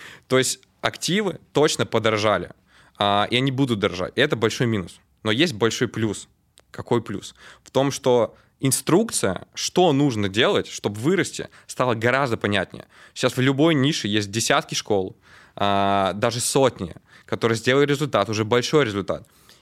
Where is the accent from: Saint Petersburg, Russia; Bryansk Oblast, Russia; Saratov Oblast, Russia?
Bryansk Oblast, Russia; Bryansk; now in Moscow, Russia; Когда я переехал из Брянска в Москву, смотрел молодых миллиардеров 19-летних продюсеров, думал, что я не так в жизни делаю.